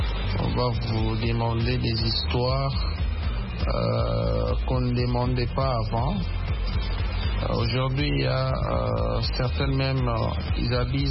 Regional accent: DR Congo; Moi, je dirais la dot aujourd'hui, chez nous en Afrique, plus précisément à RDC

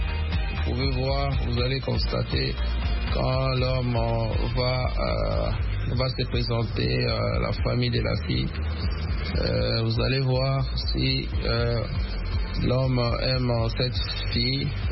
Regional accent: DR Congo; Moi, je dirais la dot aujourd'hui, chez nous en Afrique, plus précisément à RDC

